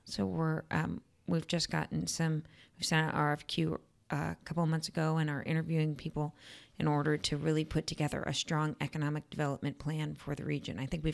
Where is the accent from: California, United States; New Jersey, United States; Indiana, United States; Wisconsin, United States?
Indiana, United States; Chesterton; I'm the youngest of five kids. I grew up in Chesterton. I actually grew up in Dune Acres. I went to Chesterton schools, Duneland schools, Yost Elementary School, Westchester Middle School, Chesterton High School.